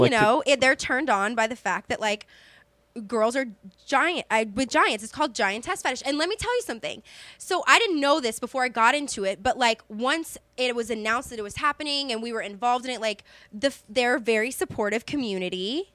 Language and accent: English; Louisiana, United States; no, I'm from Louisiana. Like, I live with my parents.